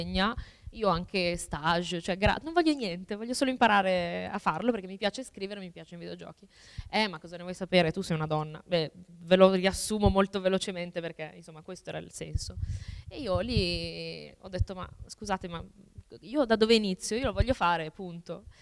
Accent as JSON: {"language": "Italian", "country": "Albania", "said": "Figurati se gli avessi detto sono albanese, addirittura."}